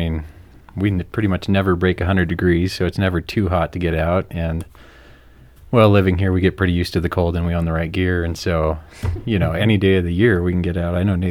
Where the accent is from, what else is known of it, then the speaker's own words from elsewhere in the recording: Colorado, United States; I grew up in Colorado and I grew up on a 110-acre ranch that bordered, I think, 8,000 or 9,000 acres in national forest